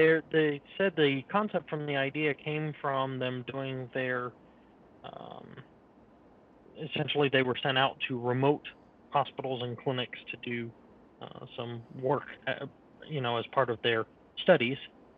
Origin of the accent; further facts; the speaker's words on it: Australia; coming from Australia, my home country